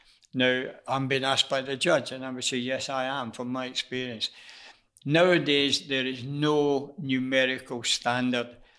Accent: Scotland, United Kingdom; I always quote the example as a Scotsman.

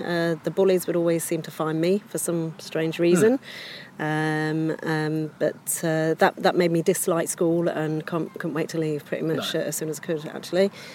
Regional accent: Coventry, West Midlands, United Kingdom; I'm born and bred in Coventry.

